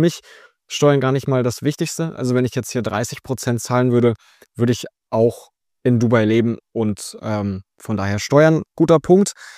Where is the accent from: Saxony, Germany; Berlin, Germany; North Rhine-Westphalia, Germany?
Berlin, Germany; moved away as an adult; now in United Arab Emirates; ich selber bin in Deutschland aufgewachsen, ja. Und ich mag auch Deutschland. Ich mag Berlin, die Stadt, wo ich aufgewachsen bin.